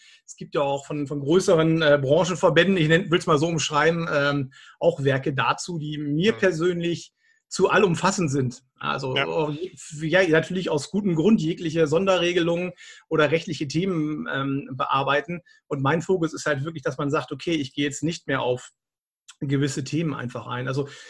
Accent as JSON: {"language": "German", "region": "Bremen", "country": "Germany", "said": "ich komme aus Bremen, wenn ich es mal kurz erwähnen darf"}